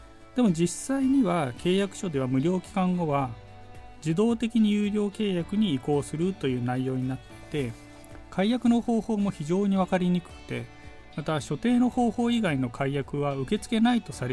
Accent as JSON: {"language": "Japanese", "town": "Nirasaki", "region": "Yamanashi", "country": "Japan", "said": "え、韮崎市の出身です。"}